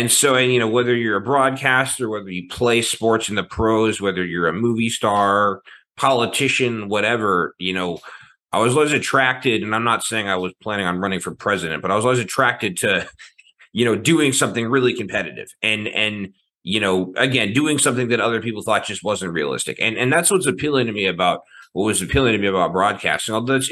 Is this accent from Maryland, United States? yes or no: yes; Maryland, United States; I grew up in Maryland, and one of my friends played for the Ironbirds.